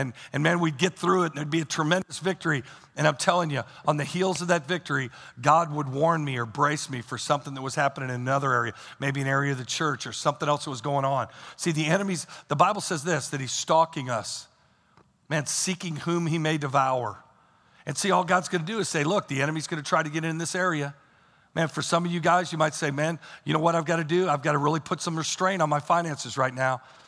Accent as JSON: {"language": "English", "town": "St. Louis", "region": "Missouri", "country": "United States", "said": "Where are you from? Just outside St. Louis."}